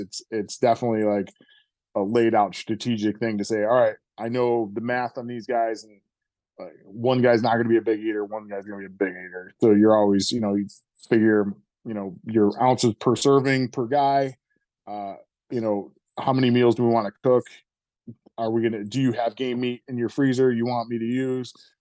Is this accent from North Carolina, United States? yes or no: no; New York, United States; I'm learning the ways outside of my humble upbringings in the Finger Lakes, New York.